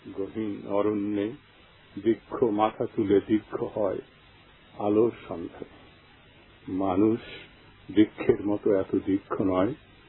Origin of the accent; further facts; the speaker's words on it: Bangladesh; now in Canberra, Australia; যাতে করে ক্যানবেরায় বাংলাদেশী ছাত্রছাত্রীবৃন্দ এবং আমরা যারা ক্যানবেরায় বাংলাদেশী স্থায়ী প্রবাসী, এদের মধ্যে একটি সেতুবন্ধন তৈরি হয়।